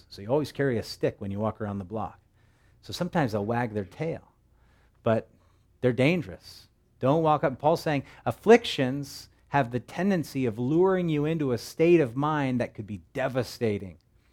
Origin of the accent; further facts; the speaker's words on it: United States; because you're kind of an anomaly as an American.